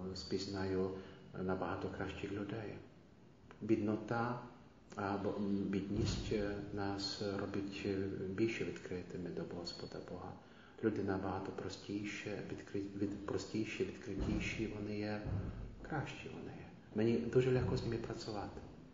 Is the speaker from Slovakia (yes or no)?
yes; Poprad, Prešov Region, Slovakia; Ukrainian is a second language; now in Ukraine; Я родом зі Словакії, родом з Побраду.